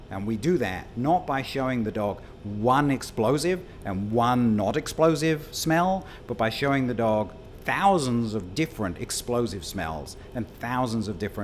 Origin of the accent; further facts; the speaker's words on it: United Kingdom; I grew up in Britain, and when I was a child, there was a series of terrorist attacks on Britain